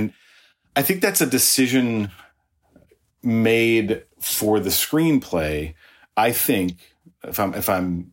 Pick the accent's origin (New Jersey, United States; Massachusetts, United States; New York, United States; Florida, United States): New York, United States; Staten Island; my experience growing up in Staten Island was getting on that ferry and being able to, in 25 minutes, be in a totally different world.